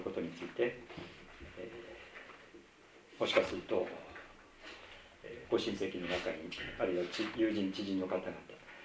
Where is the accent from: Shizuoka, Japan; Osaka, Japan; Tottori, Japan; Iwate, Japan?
Iwate, Japan; 私自身岩手の出身でありまして、実家が岩手にあり、また親戚がの多くがその周辺に住んでおりまして